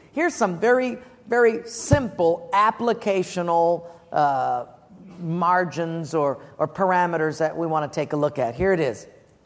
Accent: Honolulu, Hawaii, United States; I'm from Palolo Valley where you just, you know, spit a mango seed out and it grows.

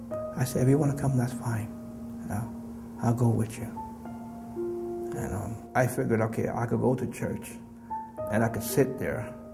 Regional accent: Brooklyn, New York, United States; I'm originally from Brooklyn, New York. Raised by a single mom.

